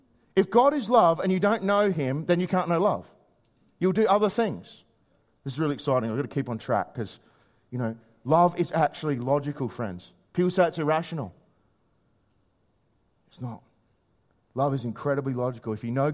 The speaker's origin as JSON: {"language": "English", "country": "Australia", "accent": "Aussie", "said": "That's my Aussie accent working through Greek."}